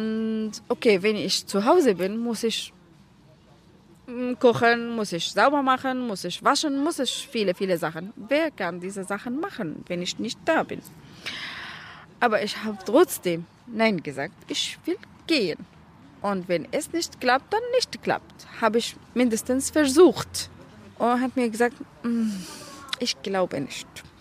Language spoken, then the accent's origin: German; Aleppo, Aleppo Governorate, Syria; German is a second language; now in Germany; Ich komme aus Aleppo.